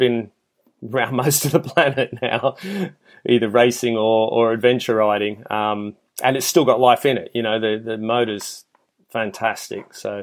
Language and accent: English; Australia; I'm originally Australian